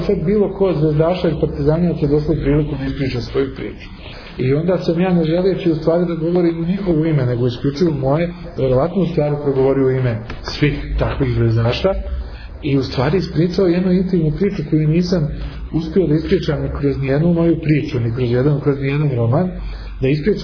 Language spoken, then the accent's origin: Bosnian; Sarajevo, Federation of Bosnia and Herzegovina, Bosnia & Herzegovina; born there; da smo živjeli, da sam rođen u Sarajevu, da je moj otac došao iz Novog Sada 59. da živi u Sarajevu.